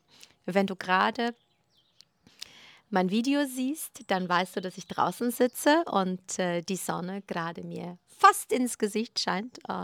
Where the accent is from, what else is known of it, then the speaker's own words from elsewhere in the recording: Poland; Ich bin selbst sehr katholisch in Polen aufgewachsen